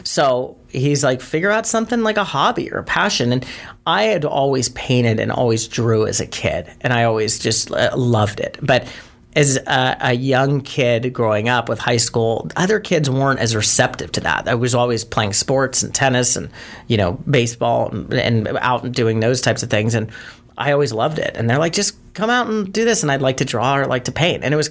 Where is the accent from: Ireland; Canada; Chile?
Ireland; So when I was 30 years old, it was St. Patrick's Day. I'm Irish.